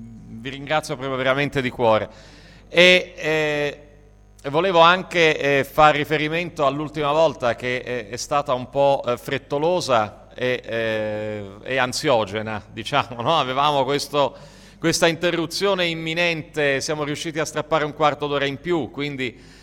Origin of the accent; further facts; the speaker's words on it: Tuscany, Italy; sì, sono toscano